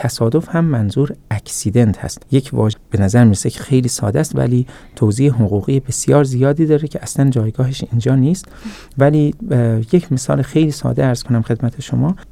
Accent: Iran; first language fa; now in New Zealand; چون من خودم ایرانی هستم، فارسی زبانم

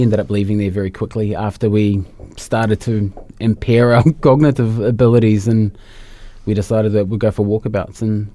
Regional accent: Tokoroa, Waikato, New Zealand; And growing up in Tokoroa was really interesting because being half Māori, half Scottish, is in a predominantly Māori town

